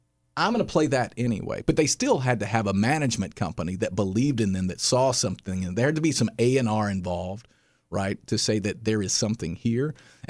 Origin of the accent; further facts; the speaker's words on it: Cookeville, Tennessee, United States; I got a call from my hometown radio station in Cookeville, Tennessee, which is a neighbor of Sparta, a country station.